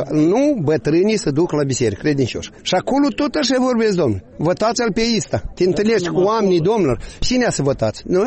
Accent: Bujor, Moldova; Sunt moldoveni, avem moldovan. De la Bujor.

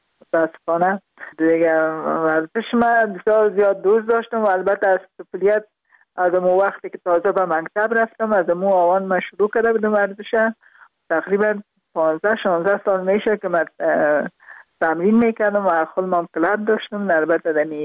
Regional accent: Kabul, Afghanistan; born there; also born or lived in Parwan; برای ما البته در خود شهر کابل به دنیا آمدیم، من از پروان هستم

